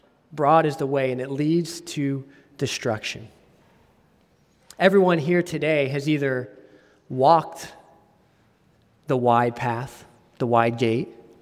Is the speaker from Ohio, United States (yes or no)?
yes; Ohio, United States; And to the hometown that I grew up in Ohio, small town